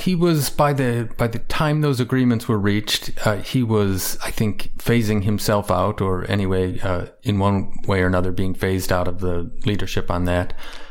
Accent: Chicago, Illinois, United States; I tell people I'm from Chicago. I'm a Cubs fan.

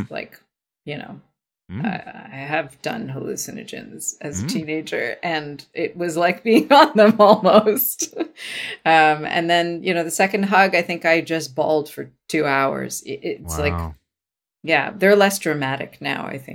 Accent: Vancouver, British Columbia, Canada; I was from Vancouver.

